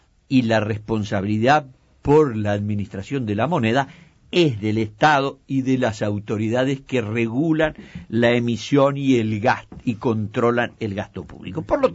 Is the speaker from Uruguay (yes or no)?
yes; Uruguay; Yo viví toda mi infancia en el Uruguay de la inflación promedio del 50%